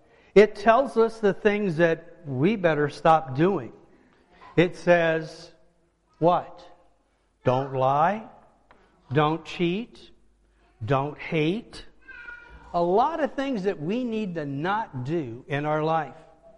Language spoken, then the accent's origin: English; Illinois, United States; also born or lived in Hannibal, Missouri; I was born in Hannibal, Missouri, and grew up in Pike County, Illinois. Now, that may not sound like much of a speech impediment, but if you've ever read Tom Sawyer, Huckleberry Finn, that was the language I learned to speak as a kid.